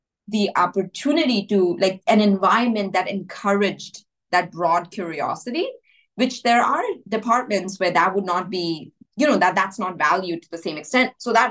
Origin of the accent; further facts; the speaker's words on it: India; so I grew up in India and it was perfectly reasonable to be a nerd in India.